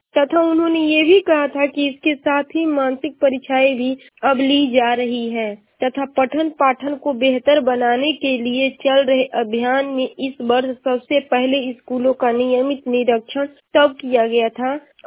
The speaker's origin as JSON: {"language": "Hindi", "town": "Ballia", "region": "Uttar Pradesh", "country": "India", "said": "और मैं बलिया जिले की निवासी हूँ।"}